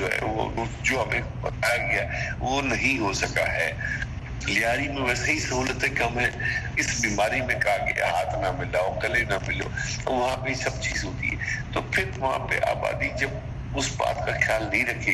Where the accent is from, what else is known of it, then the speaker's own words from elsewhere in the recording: Karachi, Sindh, Pakistan; میں کراچی والا ہوں, میں کراچی میں رہتا ہوں, میں کراچی میں گھومتا پھرتا ہوں